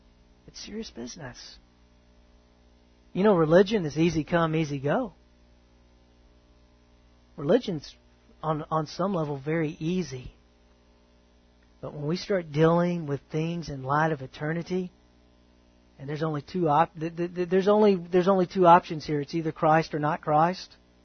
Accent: the South, United States; I grew up in the South where I knew of Jesus, but I didn't know Jesus.

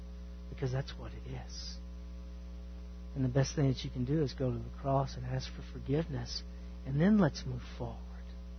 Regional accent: Mount Vernon, United States; because I'm originally from Mount Vernon, right?

